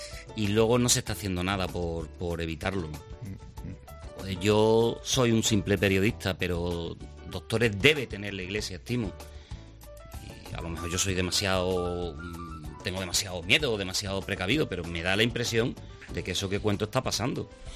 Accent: Seville, Andalusia, Spain; nací y me crié en el barrio del Porvenir.

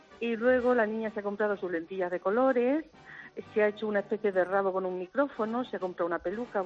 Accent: Jaén, Andalusia, Spain; somos de Jaén

